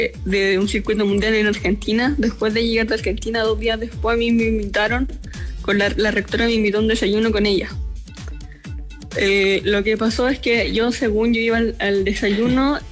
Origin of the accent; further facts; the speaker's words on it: Chillán, Ñuble, Chile; Bueno, sí, yo soy de Chillán, de la región de Ñuble.